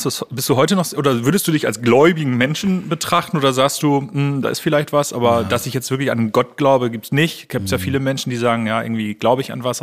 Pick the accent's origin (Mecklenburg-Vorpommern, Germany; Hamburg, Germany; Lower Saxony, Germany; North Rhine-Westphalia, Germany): Hamburg, Germany; Ich bin ja Hamburger